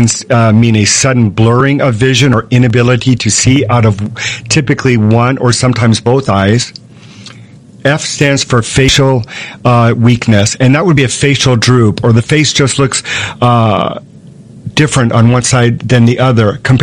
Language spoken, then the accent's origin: English; Pearl City, Hawaii, United States; Yeah, I grew up in Pearl City. I work at Palimomi.